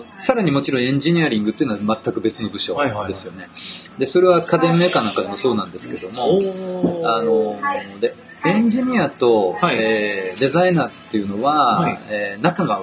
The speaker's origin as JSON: {"language": "Japanese", "region": "Tokyo", "country": "Japan", "tie": "born or raised there", "also_born_or_lived": "Chiba", "said": "あのずっと東京いまして、まあ、高校も都立の高校だったんですけども、"}